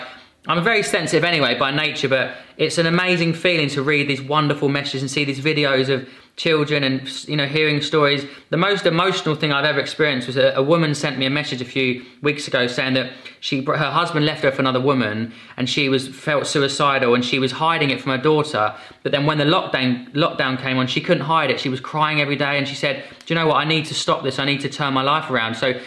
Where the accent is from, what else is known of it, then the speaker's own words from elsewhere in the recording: Epsom, South East England, United Kingdom; born there; So I was born in Epsom in Surrey.